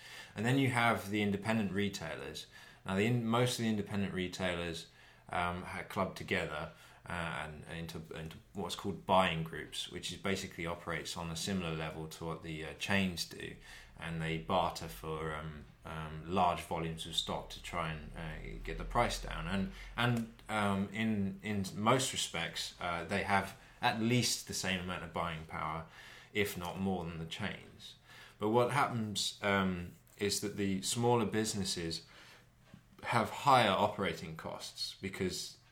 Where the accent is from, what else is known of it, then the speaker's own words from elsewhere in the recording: Southampton, South East England, United Kingdom; one near my hometown, Southampton, in Hedge End.